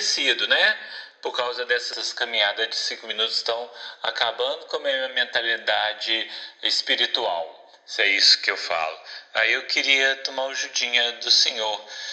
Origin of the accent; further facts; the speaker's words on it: Minas Gerais, Brazil; now in Manaus, Brazil; Eu moro aqui em Manaus, mas sou de Minas Gerais.